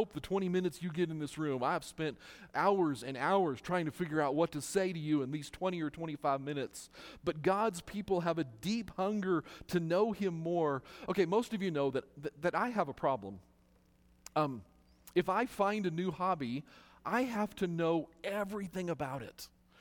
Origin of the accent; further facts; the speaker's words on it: Utah, United States; now in Roswell, United States; Part of it is because I grew up in Utah, and you guys don't have a clue what winter is.